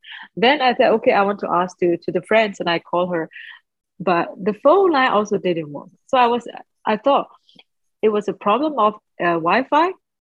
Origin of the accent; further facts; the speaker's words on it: Myanmar; English is a second language; I'm from Myanmar. I'm 33 years old.